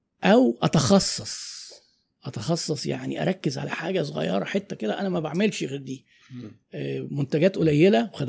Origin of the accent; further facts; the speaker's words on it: Egypt; احنا عندنا في مصر دي يعني القوانين قصرة في الحتة دي